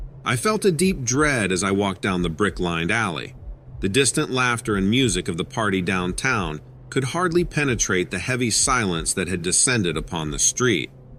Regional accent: Salem, United States; I grew up here in Salem. I always felt like I owed it to my hometown to keep it safe

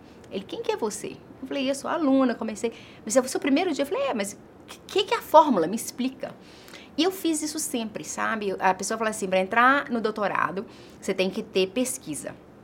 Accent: Brazil; foi uma combinação do que eu aprendi aqui, crescendo no Brasil, com a minha mãe, com a minha avó, e com a ciência

